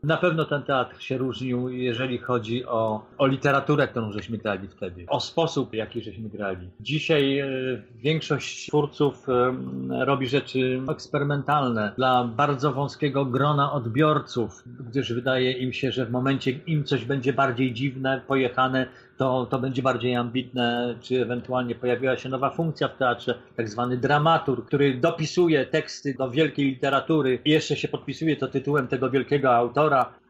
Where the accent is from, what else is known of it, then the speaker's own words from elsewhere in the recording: Rzeszów, Subcarpathian Voivodeship, Poland; Ja jestem rodowitym rzeszowianinem, chciałem pojechać tam na święta.